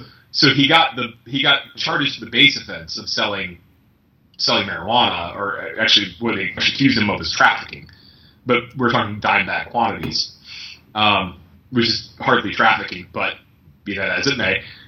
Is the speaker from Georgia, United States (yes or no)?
yes; Georgia, United States; Like Georgia, I mean, my home state has done a lot of criminal justice